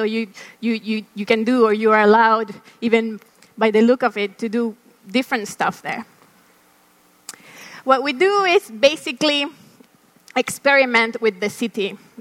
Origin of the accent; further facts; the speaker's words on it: Mexico City, Mexico; English is a second language; also born or lived in Helsinki, Finland; And that was the amazing Mexico City. and where I born and live now, and I say now because I moved back from Helsinki, actually, and last year.